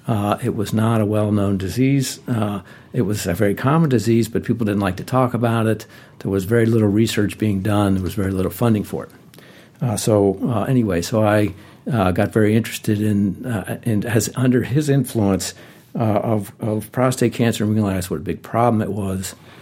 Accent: Baltimore, Maryland, United States; I grew up in Baltimore. I was actually born up the street here at Johns Hopkins Hospital.

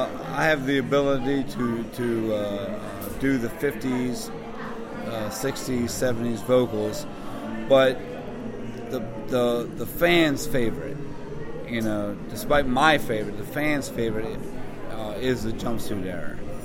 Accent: Pasadena, Maryland, United States; also born or lived in Annapolis / Baltimore; now in York, United States; Well, I live in York, Pennsylvania. I'm originally from Pasadena, Maryland. Born in Annapolis, and spent 20 years in Baltimore City living.

